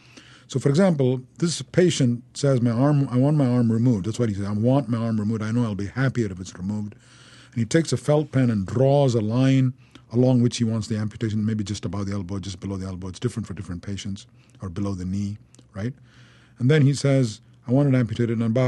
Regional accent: India; also born or lived in Thailand; I was raised in India and I was raised in Thailand

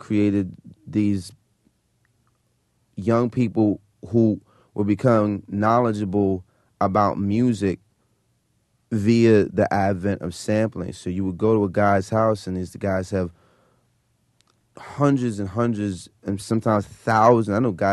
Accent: Brooklyn, New York, United States; born or raised there

